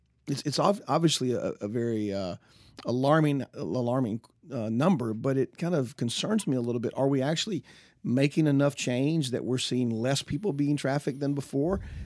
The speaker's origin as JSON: {"language": "English", "region": "Georgia", "country": "United States", "tie": "born or raised there", "said": "I grew up in Georgia. I grew up, in the 60s and 70s. Well, I mean, I'm 53 years old."}